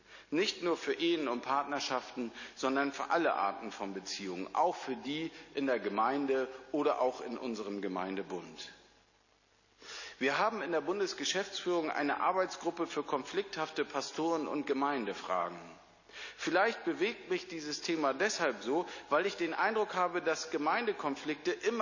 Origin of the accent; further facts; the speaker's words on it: Northern Germany, Germany; born there; in Norddeutschland würde man sagen, wo ich herkomme, gebürtig herkomme